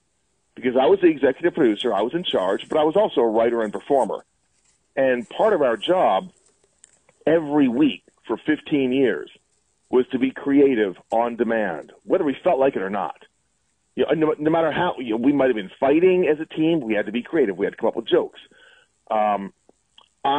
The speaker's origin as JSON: {"language": "English", "town": "Lancaster", "region": "Pennsylvania", "country": "United States", "tie": "born or raised there", "moved": "as an adult", "said": "It's the first job I had out of college in my hometown, as you said, of Lancaster, Pennsylvania, Amish country."}